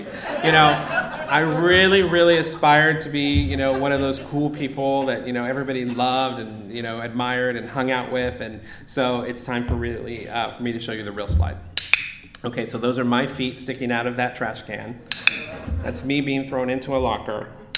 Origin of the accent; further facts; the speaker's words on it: Sacramento, California, United States; accent: Sacramento; now in Austin, United States; And I moved away from here about 3 years ago. I now live in Texas, so I'm the Texan with the Sacramento accent, I guess.